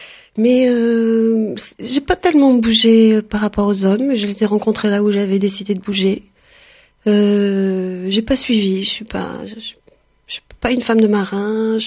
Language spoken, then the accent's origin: French; Occitanie, France; born there; Non, dans les Hautes-Pyrénées.